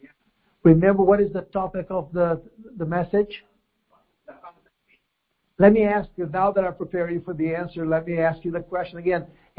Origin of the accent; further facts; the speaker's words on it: Brazil; I came from Brazil. And Brazil, the Pentecostal fever is enormous.